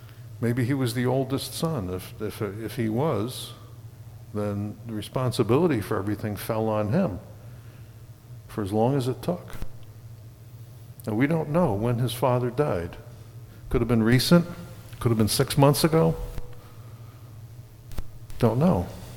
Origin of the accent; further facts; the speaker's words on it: New Jersey, United States; also born or lived in Oklahoma City / Philadelphia area; I mean, I grew up in Jersey and took a job with Xerox up here. Got laid off from Xerox, spent a year in Oklahoma City, then spent 3 years in the Philly area, then came back up here.